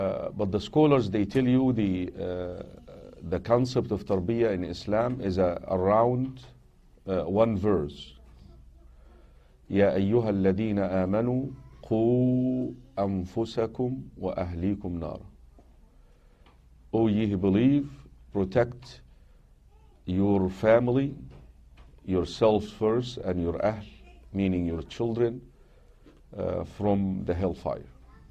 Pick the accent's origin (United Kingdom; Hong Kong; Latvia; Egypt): Egypt; now in Colorado, United States; I'm from Colorado. I'm in charge of a community center there for the community. And I'm a father. I migrated also, like a lot of you here, from Egypt. I've been in this country for almost 25 years.